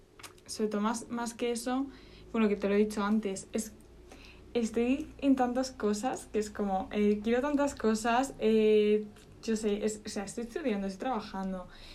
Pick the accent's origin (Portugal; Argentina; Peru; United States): Portugal; yo soy portuguesa y me he visto así